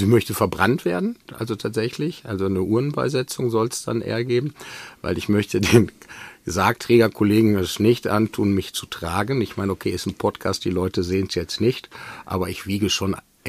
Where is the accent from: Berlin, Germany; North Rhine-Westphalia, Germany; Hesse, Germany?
North Rhine-Westphalia, Germany; Bottrop; now in Münster, Germany; Ob ich in meiner Heimatstadt Bottrop beerdigt werden möchte